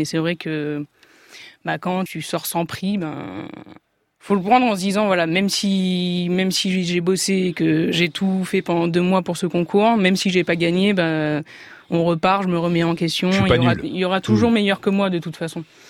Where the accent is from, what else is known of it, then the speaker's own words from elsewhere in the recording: Nice, Provence-Alpes-Côte d'Azur, France; En fait, moi je suis niçoise, donc j'ai vécu 17 ans à Nice.